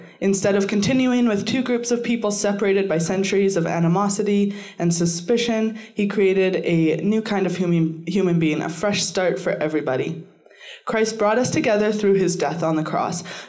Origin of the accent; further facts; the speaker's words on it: Saskatchewan, Canada; And I grew up in Saskatchewan. Yeah. Well, you're a little more northern than me, too. I grew up on a farm 40 miles out of town.